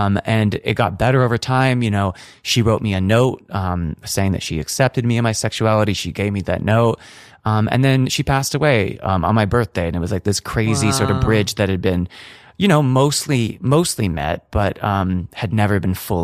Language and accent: English; California, United States; I grew up north of San Francisco. I went to a Catholic school in the city, so I always just say I'm from San Francisco because I was there when it was cool